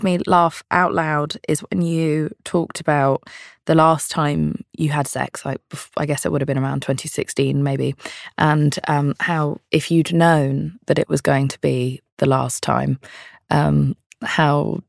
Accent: London, United Kingdom; I'm from London. It's also old here.

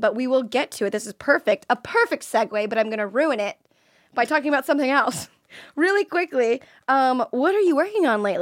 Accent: Florida, United States; I mean, I'm from Florida, so that's all we did.

